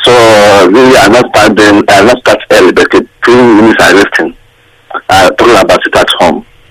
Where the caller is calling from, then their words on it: Sheffield, Yorkshire and the Humber, United Kingdom; English is a second language; Yeah, I'm calling from Sheffield.